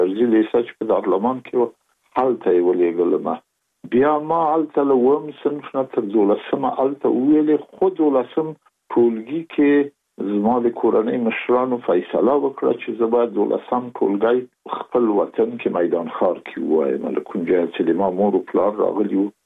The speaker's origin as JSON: {"language": "Pashto", "region": "Kabul", "country": "Afghanistan", "tie": "born there", "said": "زه زېږېدلی په کابل کې یم د کابل په چارګي کې گزارګاه پله ته ورڅېر ما او کلی د شکلا خان کلا هلته زه زېږېدلی یم خو یو درې یا څلور کاله وروسته زما کورنۍ بیا د مراد خان ته کډه شوې ده چې هلته د پدري کلا ده"}